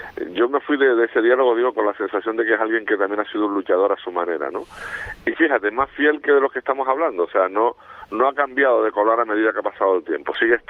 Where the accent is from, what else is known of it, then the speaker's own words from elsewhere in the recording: Tacoronte, Canary Islands, Spain; que soy vecino de él prácticamente porque soy de Tacoronte